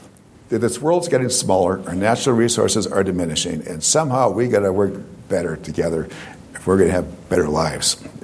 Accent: Helena, Montana, United States; I'm this kid from Montana, from Helena. My parents are Republicans.

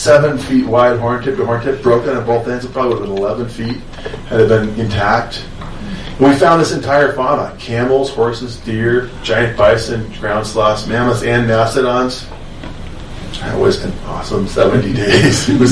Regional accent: Seattle, Washington, United States; And I'm from Seattle. We use the Space Needle in Seattle as our measuring stick.

